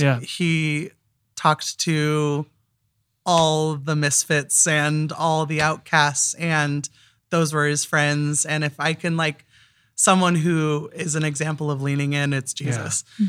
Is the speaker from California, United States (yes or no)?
no; Ritzville, Washington, United States; I was in Eastern Washington, actually, near Spokane area. It's called Ritzville.